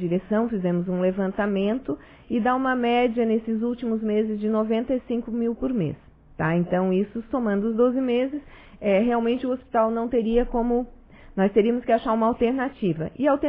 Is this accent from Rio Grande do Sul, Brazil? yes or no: no; Criciúma, Santa Catarina, Brazil; Eu sou de Criciúma.